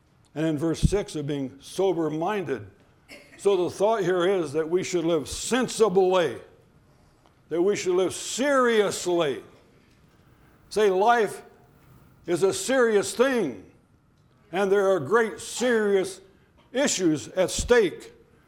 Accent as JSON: {"language": "English", "town": "Dayton", "region": "Ohio", "country": "United States", "tie": "born or raised there", "said": "I was a young boy, a young lad growing up in Dayton, Ohio."}